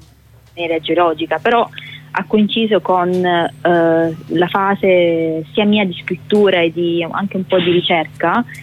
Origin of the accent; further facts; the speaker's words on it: Apulia, Italy; now in Rome, Italy; No, non sono romana, sono pugliese, ma sto a Roma da 4 anni e mezzo, va?